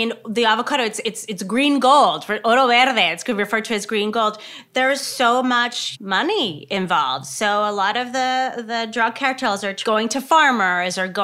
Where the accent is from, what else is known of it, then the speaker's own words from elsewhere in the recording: Laredo, Texas, United States; I remember, you know, growing up in Laredo on the border, we used to go across and that's where we used to buy the avocados.